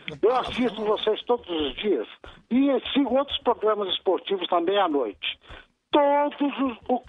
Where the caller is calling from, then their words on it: São Bernardo do Campo, São Paulo, Brazil; Eu sou de São Bernardo, aqui, São Paulo.